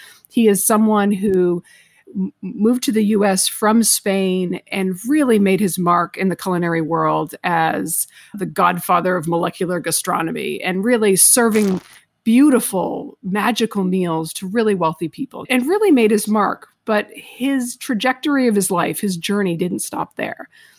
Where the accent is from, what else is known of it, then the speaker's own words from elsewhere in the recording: Lakeville, Massachusetts, United States; Honestly, I was not a foodie in Lakeville, Massachusetts